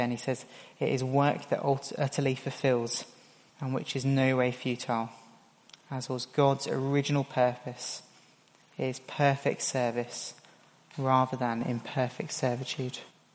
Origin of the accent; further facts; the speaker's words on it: South of England, United Kingdom; Still, we're English, mostly. We're men, we're from the south of England, and we're Christians.